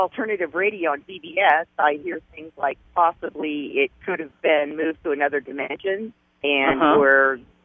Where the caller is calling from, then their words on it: California, United States; I'm calling from California.